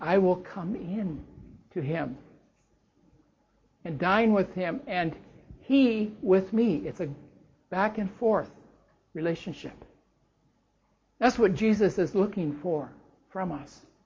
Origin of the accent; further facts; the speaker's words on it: Seattle, Washington, United States; I don't think it's particularly good. And I'm from Seattle.